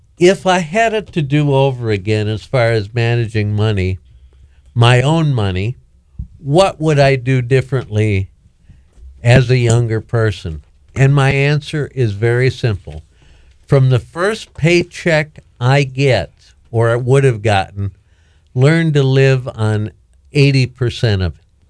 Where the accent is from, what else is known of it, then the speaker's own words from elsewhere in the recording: Milwaukee, Wisconsin, United States; moved away as an adult; now in Florida, United States; I was born and raised in Milwaukee. And I have been a Florida resident for a little more than 6 years now. Retired from Milwaukee.